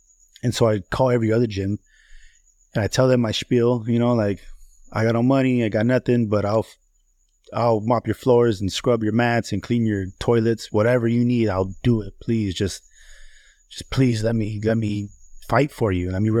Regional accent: El Sereno, California, United States; so I grew up in El Sereno, and I had a group of friends.

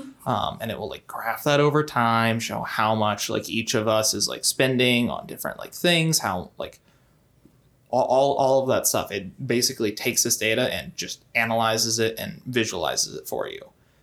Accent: North Carolina, United States; For those who don't know, I am from North Carolina, and Clemson is most definitely not a North Carolina school.

